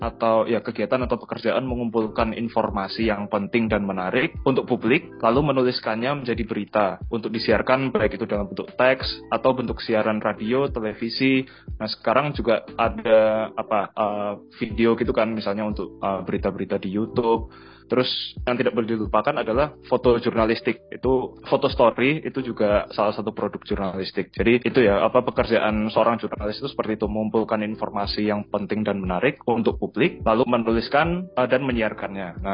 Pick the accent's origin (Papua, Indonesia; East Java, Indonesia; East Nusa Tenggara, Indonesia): East Java, Indonesia; Surabaya; Aku asal Surabaya, kuliah di Hubungan Internasional UGM angkatan 2014.